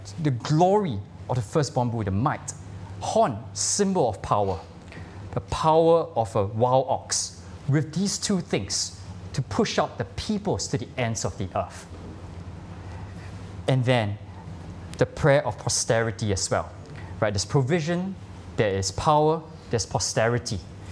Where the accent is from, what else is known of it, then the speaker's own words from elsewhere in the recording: Singapore; But you know, we are from Singapore. We belong to Singapore.